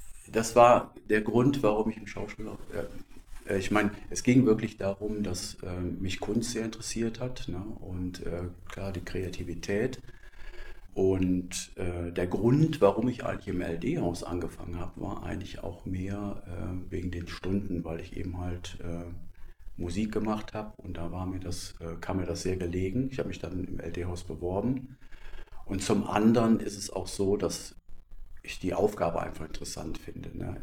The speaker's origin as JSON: {"language": "German", "town": "Cologne", "region": "North Rhine-Westphalia", "country": "Germany", "tie": "born or raised there", "said": "Also meine Eltern, also meine Mutter ist Österreicherin, mein Vater ist Deutscher. Ich bin aufgewachsen in Köln, habe auch gelebt in Köln"}